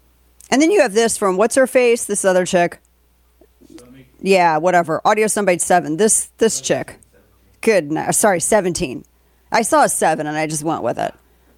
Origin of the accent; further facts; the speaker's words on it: St. Louis, Missouri, United States; in my hometown of St. Louis.